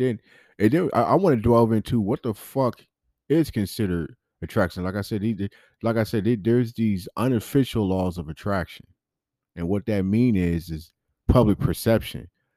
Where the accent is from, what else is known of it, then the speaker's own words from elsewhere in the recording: San Bernardino, California, United States; also born or lived in Los Angeles; But yeah, I rep San Bernardino. That's in the IE, Inland Empire. But you know, I was born in Los Angeles. I'm not the biggest LA fan, but LA is the shit.